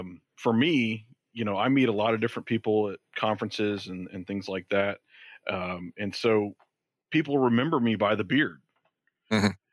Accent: Georgia, United States; Well, I'm originally from Georgia. Don't hold that against me.

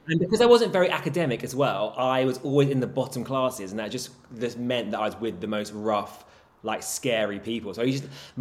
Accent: London, United Kingdom; So I grew up in London. So I live literally like 20 minutes from where I actually grew up.

